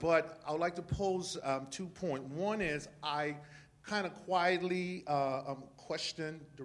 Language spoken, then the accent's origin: English; Liberia; now in United States; I'm originally from West Africa, Liberia, and I'm a middle school math teacher, and I say that to say that I've been in this country for about 20, 25 years.